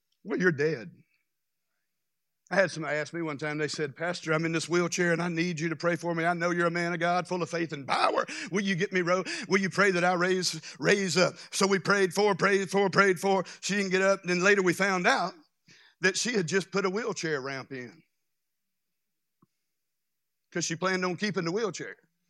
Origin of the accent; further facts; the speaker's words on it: Louisiana, United States; We would wake up, I'm from Louisiana, but I'd wake up often in Florida and not know how I got there.